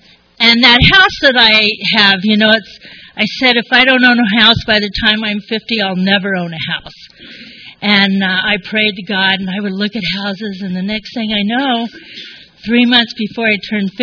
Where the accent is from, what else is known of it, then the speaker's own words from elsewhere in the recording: Ramona, California, United States; I was raised up in Ramona